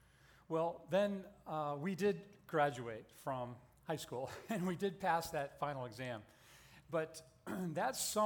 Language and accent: English; Indiana, United States; Jay and I grew up together in Indiana.